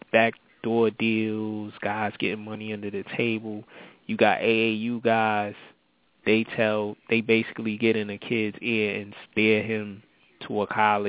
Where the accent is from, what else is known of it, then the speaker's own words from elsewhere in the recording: East New York, New York, United States; and he runs a camp in our old neighborhood. And I get to come out. I grew up in East New York, so I get to go back as much as I can